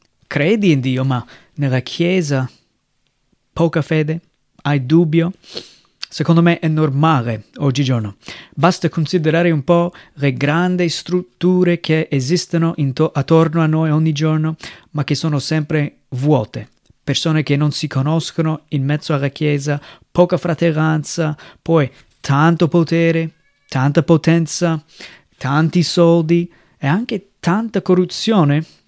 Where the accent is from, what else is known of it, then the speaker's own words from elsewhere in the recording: United States; now in Italy; vengo dagli Stati Uniti e sono missionario qui in Italia dal 2007.